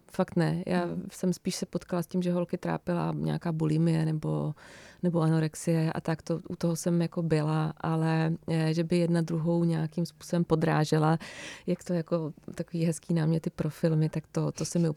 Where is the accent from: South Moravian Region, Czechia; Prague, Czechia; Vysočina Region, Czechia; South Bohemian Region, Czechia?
South Moravian Region, Czechia; Brno; já jsem z Brna, takže jsem začala hledat v Brně.